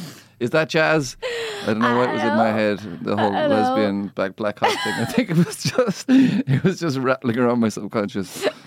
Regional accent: Ireland; I'm Irish, that's true.

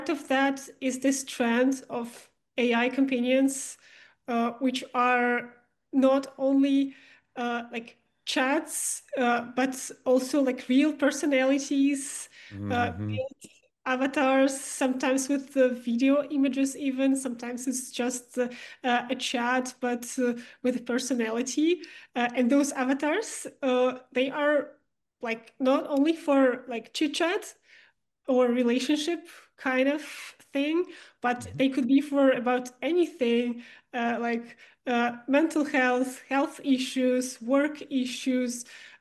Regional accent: Russia; moved away as an adult; I'm born and raised in Russia.

